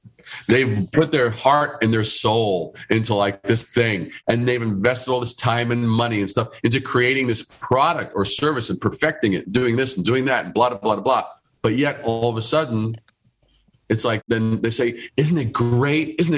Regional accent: New York City, New York, United States; I grew up in Brooklyn, Queens, in New York City

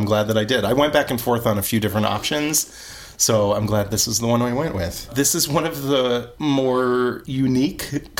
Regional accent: New York, United States; It's from my home area where I grew up in the Finger Lakes.

